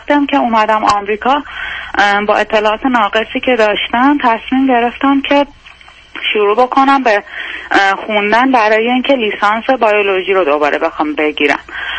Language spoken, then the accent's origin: Persian; Iran; moved away as an adult; now in United States; من 29 سالمه، حدود 22 سالم که بود از ایران مهاجرت کردم آمریکا همراه مادرم و اونجا زندگی میکردیم